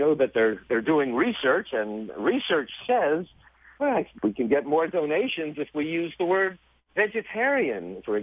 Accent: New York, United States; So growing up in New York, I thought peas and carrots grew in cans. Salami came from a salami tree.

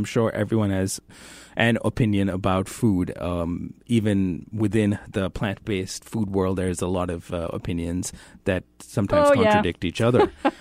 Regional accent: India; now in United States; I grew up in India. People there are eating way more meat than they've ever eaten before.

